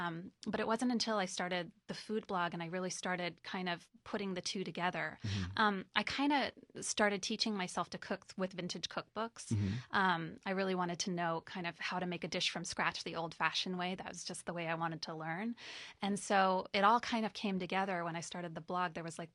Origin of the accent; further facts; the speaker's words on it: San Luis Obispo, California, United States; Yeah, I grew up on the Central Coast. I'm a local.